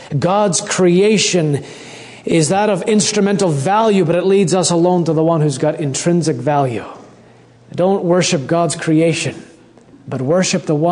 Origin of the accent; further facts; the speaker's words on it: Canada; now in United States; Now, as a Canadian living in America, back at the Winter Games, I watched on as you hosted the Winter Olympic Games